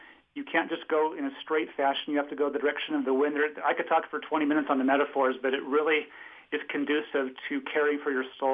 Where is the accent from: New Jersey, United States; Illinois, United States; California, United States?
California, United States; Long Beach; I grew up in Southern California, in Long Beach. The salt water is close to my heart.